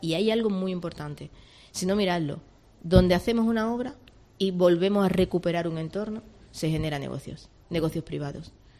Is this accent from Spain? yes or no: yes; Jerez de la Frontera, Andalusia, Spain; Y yo soy muy de Jerez. pero es que esta ciudad, contra más las conoces, más te enamora de ella